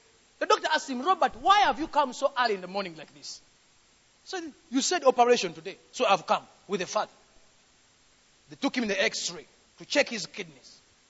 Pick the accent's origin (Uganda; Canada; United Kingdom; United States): Uganda; now in South Africa; See, I am in South Africa. I'm coming from Uganda.